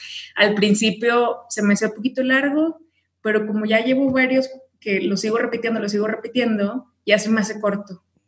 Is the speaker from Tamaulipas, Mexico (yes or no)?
yes; Tamaulipas, Mexico; now in Mexico City, Mexico; vivo en Ciudad de México, pero soy de Tamaulipas, uh-huh. Tengo ya 7 años viviendo acá, y bueno, sí es un cambio de ciudad y de todo, ¿no? Del norte a la Ciudad de México.